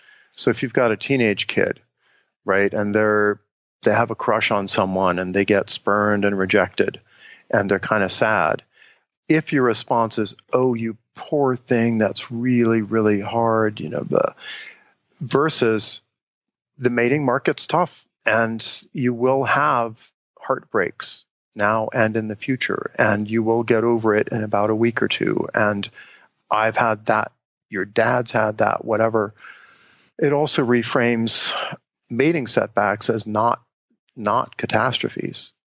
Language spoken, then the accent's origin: English; Cincinnati, Ohio, United States; the way I grew up in Cincinnati, Ohio was we would go out on a Saturday morning and play in the neighborhood and have adventures in the woods